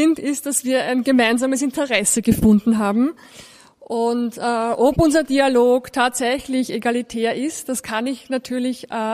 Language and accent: German; Austria; als Österreicherin eben tatsächlich in einem reichen Land zu leben